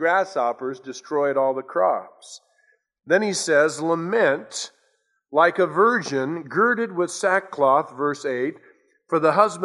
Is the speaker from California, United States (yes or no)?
yes; California, United States; Now, of course, growing up in Southern California, perhaps you have too, you know, we haven't really experienced this kind of a thing.